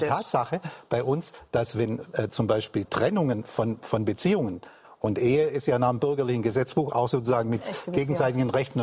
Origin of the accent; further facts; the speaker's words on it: Switzerland; born there; Also, ich bin in der Schweiz geboren und kenne Schweizer Rentenmodell recht gut.